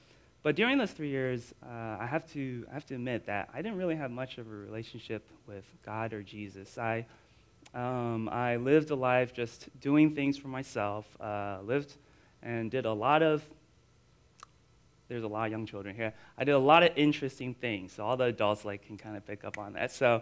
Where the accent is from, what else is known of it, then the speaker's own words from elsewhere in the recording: Florida, United States; Florida. Florida, what? And it's like, yeah, Florida